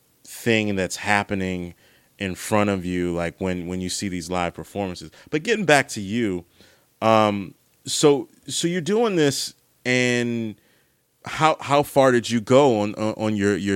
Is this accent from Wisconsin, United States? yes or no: no; Maryland, United States; I'm from the Maryland, D.C. area.